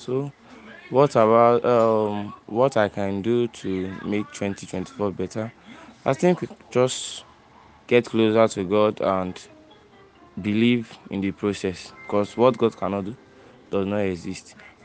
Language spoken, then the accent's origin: English; Nigeria; English is a second language; I'm from Nigeria.